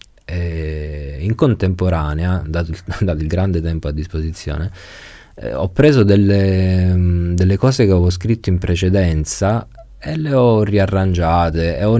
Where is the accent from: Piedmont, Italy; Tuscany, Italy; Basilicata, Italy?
Basilicata, Italy; Maratea; born there; Io sono nato in un paese di mare, sono nato a Maratea, in Basilicata.